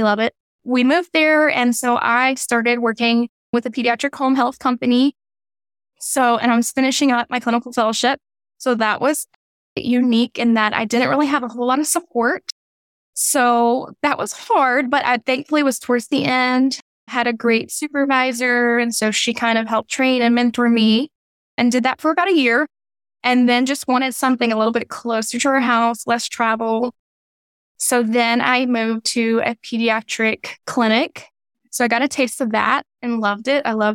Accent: Louisiana, United States; now in Waco, United States; So I joke that he's made me a Texan, even though I'm from Louisiana. I'll always claim it, but he has made me a Texan. So we moved to Waco

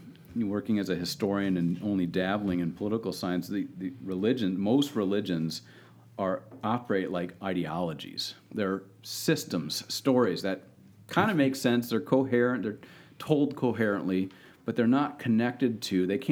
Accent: St. Louis, Missouri, United States; Every time I flew in and out of there growing up in St. Louis, always get into conversation with him.

